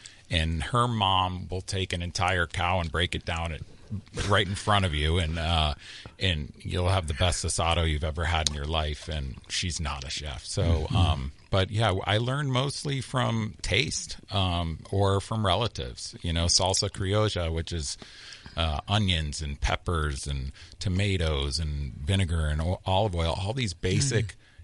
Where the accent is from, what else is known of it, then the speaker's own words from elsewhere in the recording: Cape Cod, Massachusetts, United States; I mean, I'm from the Northeast. You know, there's no diversity really where I grew up. I grew up on Cape Cod. It was a bunch of fishermen, you know.